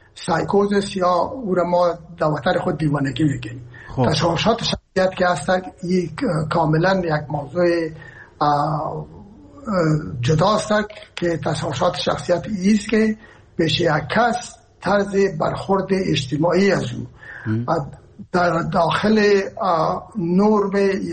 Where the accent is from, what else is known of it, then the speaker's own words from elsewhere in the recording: Herat, Afghanistan; ما که هستم از هرات هستم و پدر مادر من هرات هستن